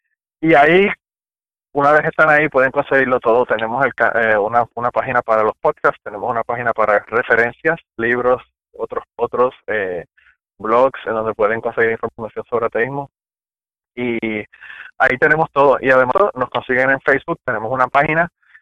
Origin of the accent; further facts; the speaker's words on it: Puerto Rico; Yo estoy aquí en Kentucky, pero estoy volviendo loco con esta marcha que hubo en Puerto Rico, porque no quisiera que se dejara de hacer la perspectiva de género en mi país